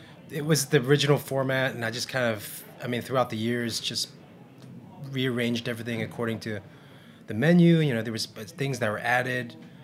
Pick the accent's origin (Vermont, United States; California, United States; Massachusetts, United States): California, United States; I think a lot of it has to do with Vietnamese tradition and growing up in California.